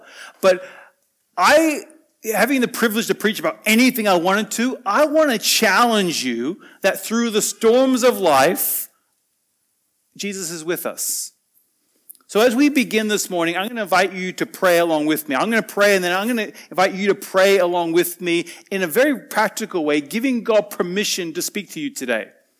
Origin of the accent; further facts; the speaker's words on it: Wanneroo, Western Australia, Australia; In fact, I remember I grew up in Wanneroo.